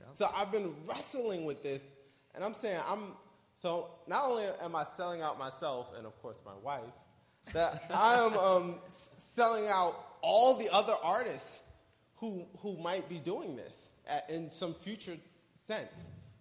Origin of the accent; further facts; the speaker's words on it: Queens, New York, United States; So I'm a native New Yorker. I'm from Queens.